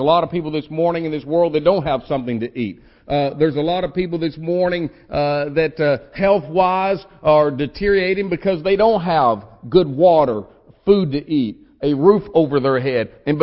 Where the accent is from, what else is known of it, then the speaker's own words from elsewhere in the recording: United States; born there; it's only by the grace of God that I was born in America.